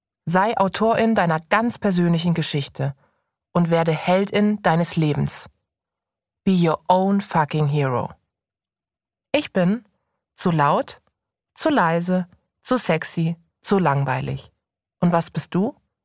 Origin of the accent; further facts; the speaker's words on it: Karlsruhe, Baden-Württemberg, Germany; Jedes Mal, wenn ich in meiner Heimatstadt Karlsruhe bin, laufe ich hier vorbei